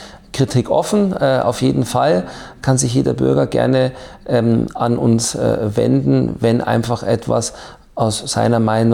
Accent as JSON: {"language": "German", "region": "Bavaria", "country": "Germany", "lives_now": "Coburg, Germany", "said": "Ich bin ja gebürtiger Oberbayer. Ich komme so ein bisschen eben aus einer anderen Ecke von Bayern."}